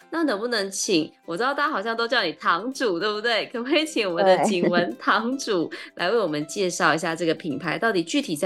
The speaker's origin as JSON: {"language": "Chinese", "region": "Taichung", "country": "Taiwan", "said": "就你知道我是台中人嘛"}